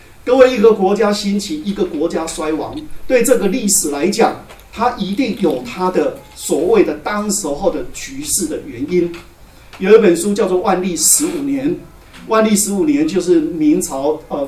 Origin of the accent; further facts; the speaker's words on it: Taiwan; 所以对我们台湾人很容易记